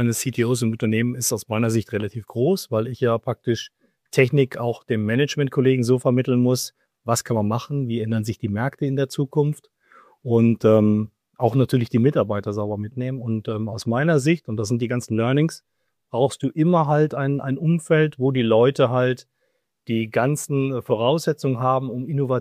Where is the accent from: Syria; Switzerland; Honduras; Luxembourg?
Switzerland; Ja, ich komme aus der Schweiz, genau.